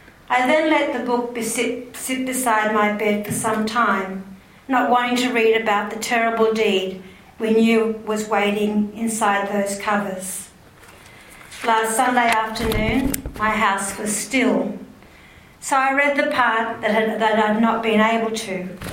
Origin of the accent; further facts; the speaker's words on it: New South Wales, Australia; I am from the Murrumbidgee end of the Wiradjuri territory.